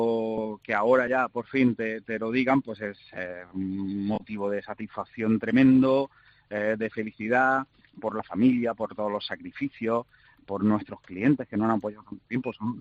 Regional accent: Córdoba, Andalusia, Spain; también para el sur y para Córdoba, que siempre nos tenían un poco olvidados.

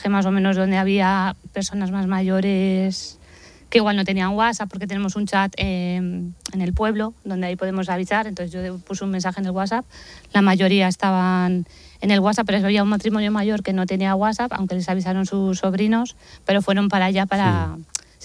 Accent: Tabladillo de Somoza, Castile and León, Spain; De Tabladillo de Somoza.

